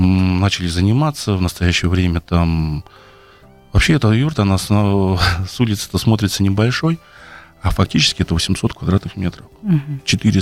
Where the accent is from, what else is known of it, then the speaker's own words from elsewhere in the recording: Sotnikovo, Russia; Я сам коренной житель села Сотникова, там родился, ходил в детский сад, в школу, занимался там спортом.